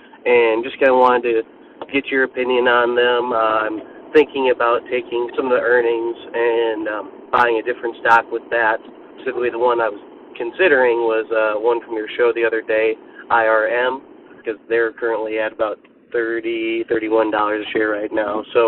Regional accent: Wisconsin, United States; I'm from Wisconsin.

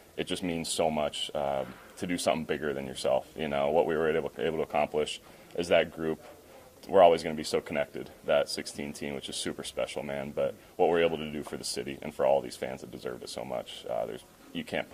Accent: California, United States; I grew up in Southern California.

